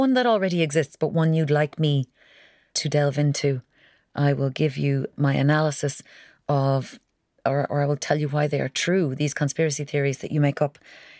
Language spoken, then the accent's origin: English; Kinsale, County Cork, Ireland; I'm from Kinsale, that's why I say that. Oh, and yes, I will do a podcast at some stage about my ludicrous accent.